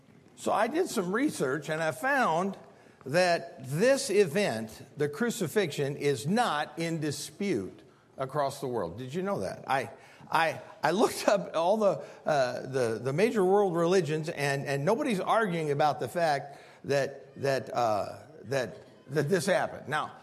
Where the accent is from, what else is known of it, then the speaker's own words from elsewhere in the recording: Standard, Illinois, United States; also born or lived in Spring Valley, Illinois; Well, I was raised in Standard, Illinois, but that's not where I was born. There's no hospital in Standard. There's only 200 people in the town. I wasn't born there. I was born in Spring Valley, Illinois.